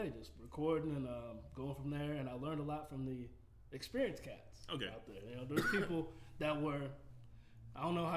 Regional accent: Virginia, United States; I'm from Virginia.

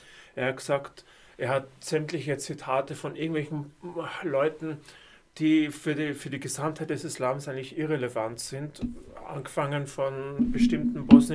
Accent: United Arab Emirates; also born or lived in Austria / United Kingdom; now in Germany; ich bin 51 Jahre alt, bin Österreicher, bin in den Arabischen Emiraten aufgewachsen und habe lange Zeit in Großbritannien auch gelebt, nicht zu viele Jahre in Österreich. Und seit 2018 lebe ich in Deutschland

